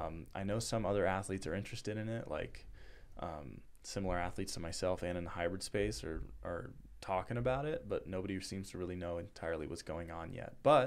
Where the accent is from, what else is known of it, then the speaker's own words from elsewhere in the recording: California, United States; Now, I grew up in Southern California with, like, everything I need around me.